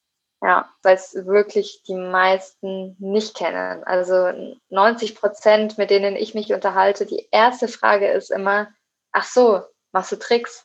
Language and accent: German; Erlangen, Bavaria, Germany; in meiner Heimatstadt in Erlangen und auch hier in Nürnberg